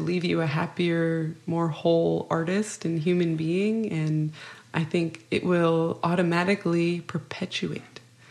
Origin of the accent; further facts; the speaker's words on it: California, United States; coming from an individualized culture, such as Californian suburbs, where you just hop in your car and go about your day